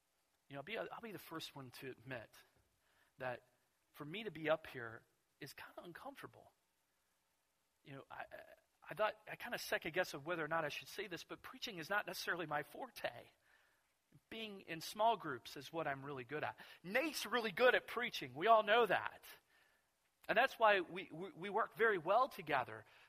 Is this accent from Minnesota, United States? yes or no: no; Kentucky, United States; And I was offended because I'm from Kentucky.